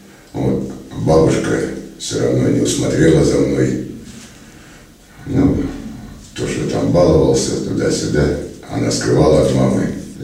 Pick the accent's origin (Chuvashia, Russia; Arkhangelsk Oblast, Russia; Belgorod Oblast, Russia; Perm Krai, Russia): Belgorod Oblast, Russia; Belgorod; я сам из Белгорода.